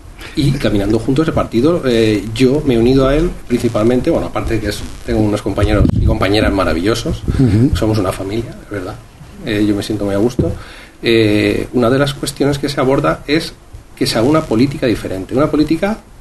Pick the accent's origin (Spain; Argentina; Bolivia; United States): Spain; San Vicente del Raspeig, Valencian Community; Bueno, yo aunque no soy de Campello, pero soy de San Vicente y conozco un poco la problemática.